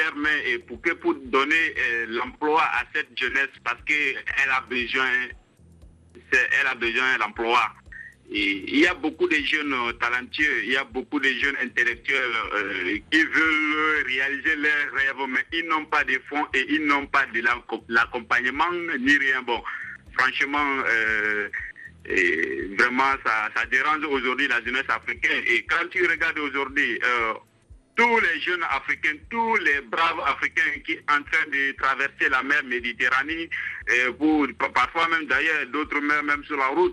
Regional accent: Guinea; now in Douala, Cameroon; Moi ici là, je suis un Guinéen, bon, je vis actuellement au Cameroun, bon, et précisément à Douala

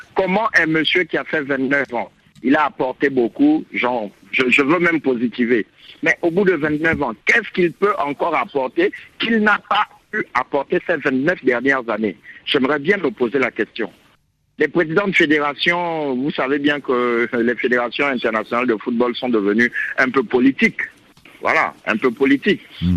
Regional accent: Gabon; parce que moi je suis Gabonais, au Gabon il n'y a pas de championnat professionnel

